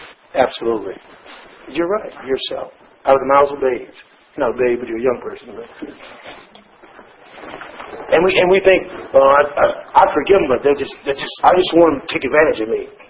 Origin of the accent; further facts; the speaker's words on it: United States; Like I'm from the United States.